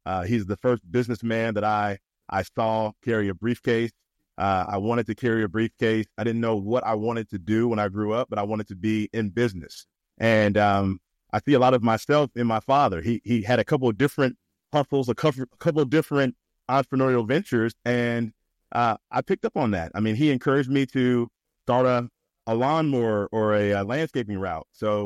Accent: Cincinnati, Ohio, United States; So I grew up in Cincinnati, Ohio. So a middle market, if you will. So I didn't grow up in a big city. Very traditional upbringing.

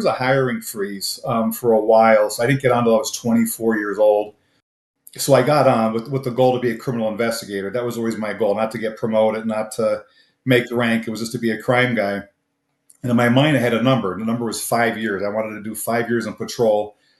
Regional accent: Pennsylvania, United States; about an hour north. I grew up in Luzerne County in Swordsville Borough.

